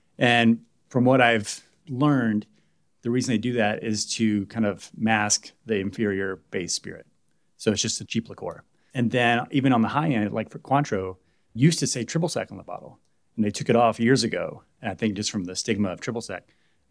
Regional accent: Texas, United States; also born or lived in Bowie; now in Austin, United States; So as far as background, I was born in Bowie, Texas. I grew up kind of North Texas, went to school for RTF, radio, television, film.

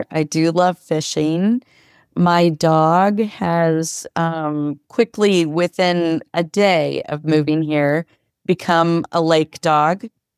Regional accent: Roanoke, Indiana, United States; I moved back to the area. I'm originally from Roanoke and the Huntington area, and my mom lives in Akron, and I spent some time in Akron in my early 20s

